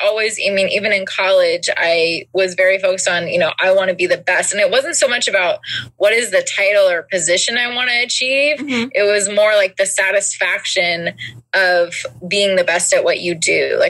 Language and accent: English; Oakland, California, United States; I'm from the Bay Area, and grew up in Oakland, you know, very close to Cal.